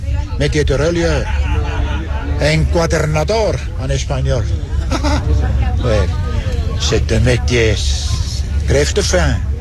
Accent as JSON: {"language": "French", "town": "Burtorf", "region": "Bern", "country": "Switzerland", "moved": "as an adult", "said": "Et le 16 décembre 36, je suis parti de Burtorf, c'est dans l'Emmental, près de Berne. Je suis parti."}